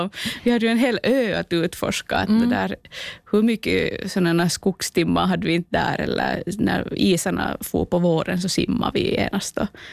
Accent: Venö, Southwest Finland, Finland; born there; så jag är född på Venö och det där, ute i Åbländska skärgården.

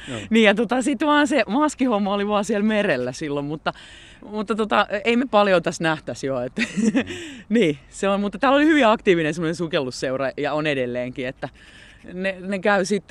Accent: Valkeakoski, Pirkanmaa, Finland; tämä mun lapsuus vietetty täällä Valkeakoskella ja sitten siellä Porvoon mökillä, niin, Pellingin mökillä

